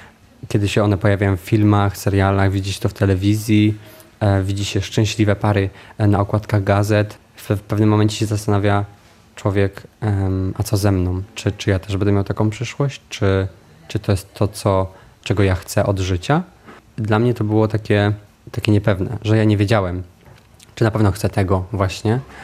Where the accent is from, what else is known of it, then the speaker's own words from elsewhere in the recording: Lower Silesian Voivodeship, Poland; Ja pochodzę z bardzo małej miejscowości, która sobie liczy 700 mieszkańców około. Wieś pracownicza, która powstała przy zakładzie pracy dużym, przy elektrowni Turów. Tam się też urodziłem, tam miałem pierwszych przyjaciół, tam chodziłem do szkoły podstawowej, do przedszkola.